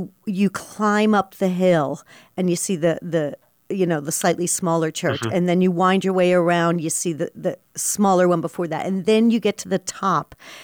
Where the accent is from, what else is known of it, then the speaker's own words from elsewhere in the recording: Miami, Florida, United States; And as you know, I grew up in Miami, where there's a large Latin American population.